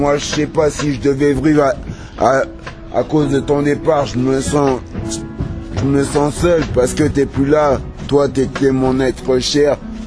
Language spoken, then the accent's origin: French; Cameroon; Et je suis camerounais.